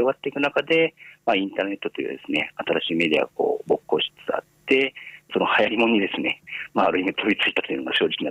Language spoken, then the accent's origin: Japanese; Nagoya, Aichi, Japan; 1972年に、昭和47年ですね、愛知県で生まれまして、大学までですね、地元の名古屋大学というところを卒業しまして